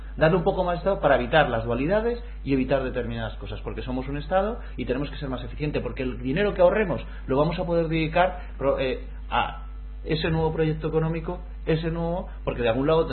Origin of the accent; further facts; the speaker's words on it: Canary Islands, Spain; born there; yo nací en Tenerife, mis padres son refugiados políticos argentinos y aparte mis abuelos eran vascos y otras partes canarios